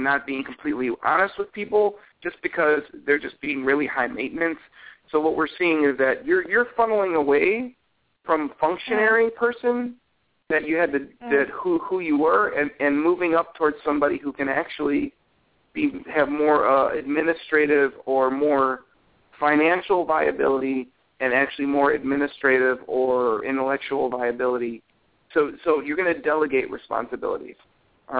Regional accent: Cleveland, Ohio, United States; I grew up in Cleveland, so I understand how people don't want you to leave Ohio.

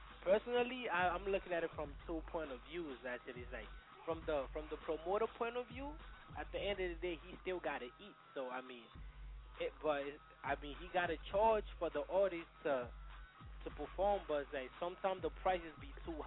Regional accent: Togo; I'm African. I'm from Togo, West Africa.

